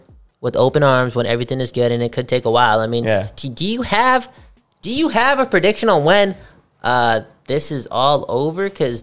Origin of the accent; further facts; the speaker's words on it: Canada; I'm Canadian. I can take it.